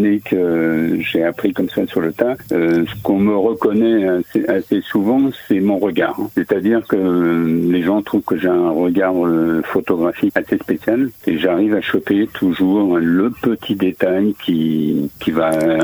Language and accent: French; Beauvais, Hauts-de-France, France; now in Saint-Pierre-des-Nids, France; Je viens de la région de l'Oise, de Beauvais.